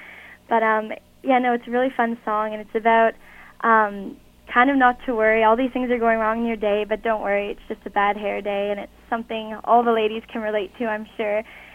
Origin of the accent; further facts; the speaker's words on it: Oakville, Ontario, Canada; also born or lived in Toronto; I was born in Toronto, but I grew up in Oakville.